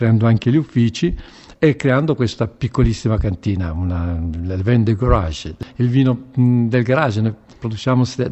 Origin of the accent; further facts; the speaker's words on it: Apulia, Italy; born there; Sono partito dalla Puglia, luogo dove sono nato, per fare i rossi pugliesi nel Negramaro primitivo.